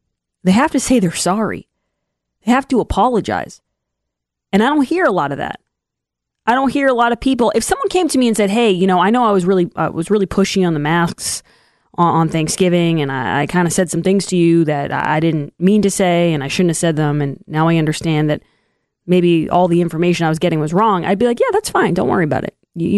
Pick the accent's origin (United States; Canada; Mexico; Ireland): Ireland; I'm a pretty forgiving person. I really don't hold a grudge, especially for being an Irish woman.